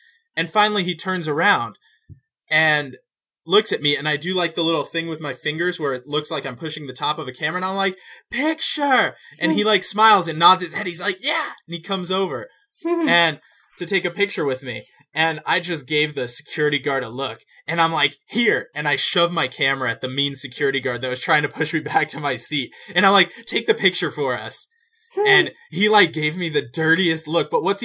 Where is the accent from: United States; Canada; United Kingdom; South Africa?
United States; Las Vegas, Nevada; I know that's kind of random since I'm from Vegas, but I went to Cleveland.